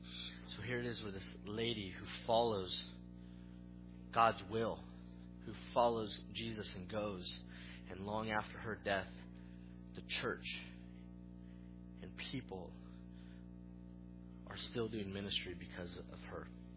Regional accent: Fresno, California, United States; I grew up in Fresno, and I was actually sharing with the deacons, and we got married in Fresno

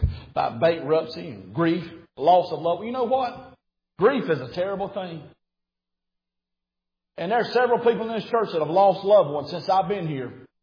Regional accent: Alabama, United States; Now, I'm come from Alabama. Them crazy people down there where I'm from, they talk about I'm not emotional.

